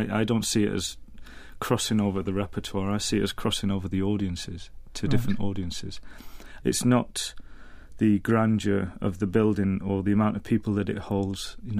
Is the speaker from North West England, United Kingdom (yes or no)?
yes; Fleetwood, North West England, United Kingdom; I did a Songs from the Shoals production in my hometown in Fleetwood.